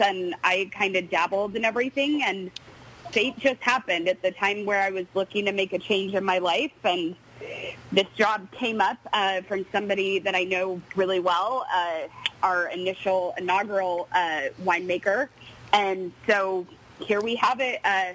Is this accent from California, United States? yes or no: yes; Napa, California, United States; I am actually fourth generation Napa Valley. I was born and raised here in Napa, and oddly enough, I actually live in the house that I grew up in until I was 10 years old.